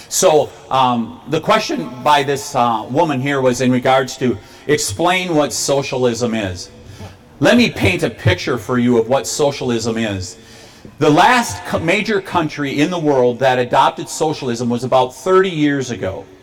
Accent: Elmwood, Wisconsin, United States; from places like Muskego and my hometown of Elmwood, way over on the west side of the state

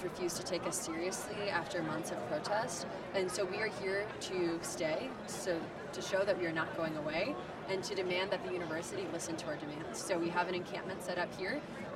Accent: California, United States; From California.

